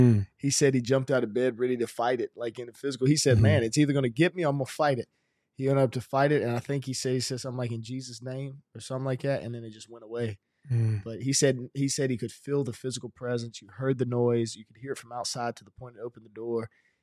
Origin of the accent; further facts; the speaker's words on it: United States; Actually, the kingdom of God is my people, but in the natural, I'm an American.